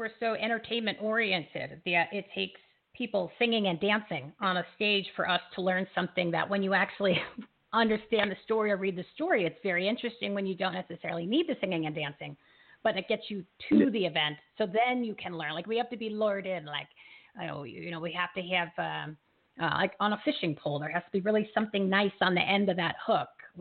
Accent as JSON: {"language": "English", "region": "New Jersey", "country": "United States", "tie": "born or raised there", "said": "And I grew up in New Jersey, yeah. And there was many, many places in New Jersey and in that area where there are historic parks"}